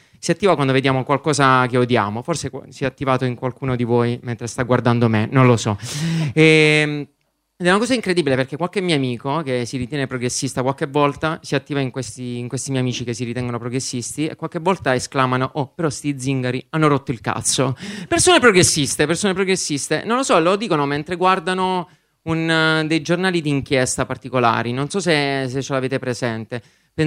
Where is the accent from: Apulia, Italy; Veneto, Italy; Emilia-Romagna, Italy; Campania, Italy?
Apulia, Italy; Foggia; now in Milan, Italy; Ovviamente, pugliese di Foggia.